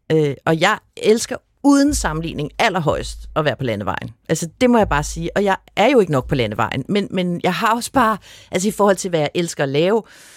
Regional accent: Capital Region of Denmark, Denmark; Jeg var fra Vestegnen

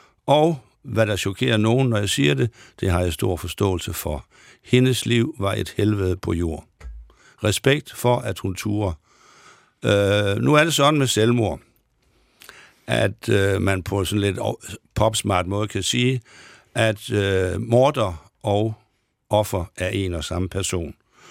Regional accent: Aalborg, North Denmark Region, Denmark; jeg kommer fra Aalborg-området

